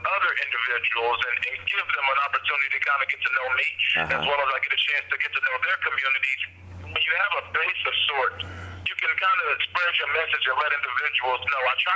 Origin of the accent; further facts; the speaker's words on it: Atlanta, Georgia, United States; I grew up in Atlanta, where, you know, similar to New York, while we may have, I think we may have more